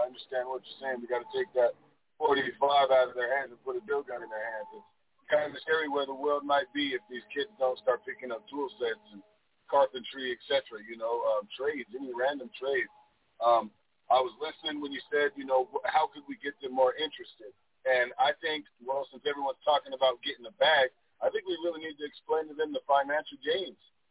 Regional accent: Colorado, United States; I'm actually from Colorado, so coming here, I definitely get the culture shock.

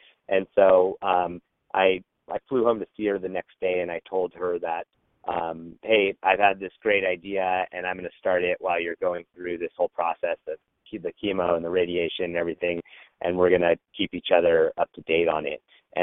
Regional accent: Fremont, California, United States; I grew up in the Bay Area in Fremont, California, and found myself at UC Berkeley

